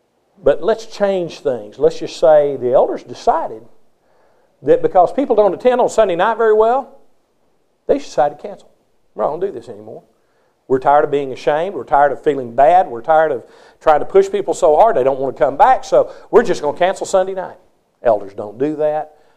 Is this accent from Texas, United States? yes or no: yes; Texas, United States; I grew up in Texas where we referred to those who did not believe in Bible class and did not believe in institutions and things of that nature as aunties.